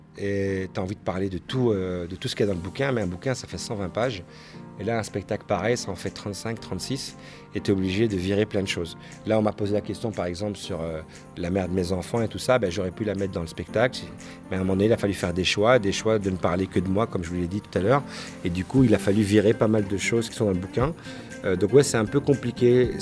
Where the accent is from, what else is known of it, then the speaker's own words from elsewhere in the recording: Belgium; je suis belge, d'origine marocaine, de confession musulmane, de culture judéo-chrétienne, qui vit dans un environnement laïque.